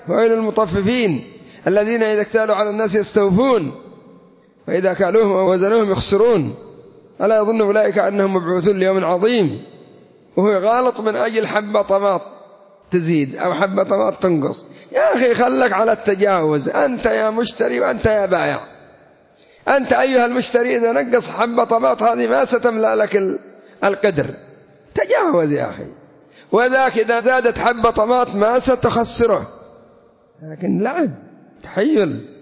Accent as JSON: {"language": "Arabic", "country": "Yemen", "said": "أغلب الأثواب عندنا في اليمن يقول لك هذا ياباني"}